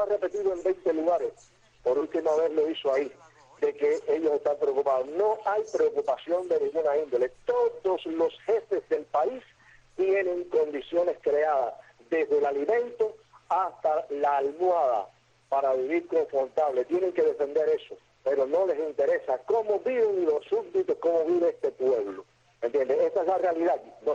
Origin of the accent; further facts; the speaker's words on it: Cuba; nosotros somos como cubanos